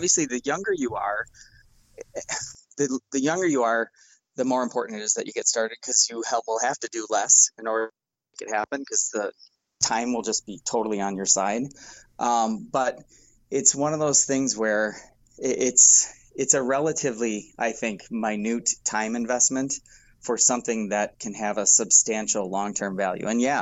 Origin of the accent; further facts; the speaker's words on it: Milwaukee, Wisconsin, United States; I'm from Milwaukee. You know, I love that beer.